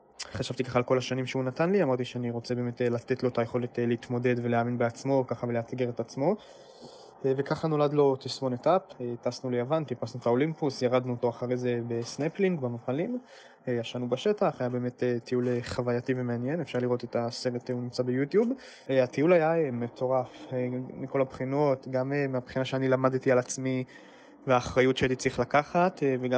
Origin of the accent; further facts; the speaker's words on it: Efrat, Judea and Samaria Area, Israel; now in Herzliya, Israel; אני בן 25, אני גר בהרצליה, אני לומד במרכז הבינתחומי, במקור אני מאפרת.